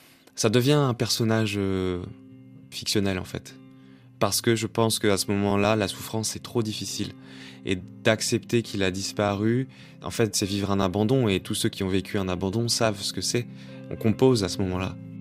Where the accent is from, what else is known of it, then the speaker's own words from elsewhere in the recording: Brest, Brittany, France; quand je disais « je suis de Brest », on me disait « non, tu es vraiment d'où ?» La réponse qu'on attendait, c'est d'Indonésie.